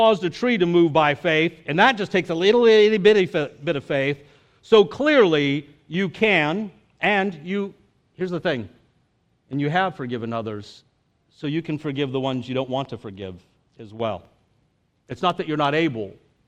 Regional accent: United States; Something that I confess as an American, I don't like to hear.

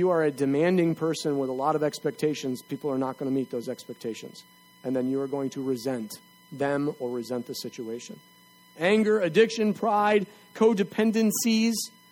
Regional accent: United States; I mean, yes, I love being an American.

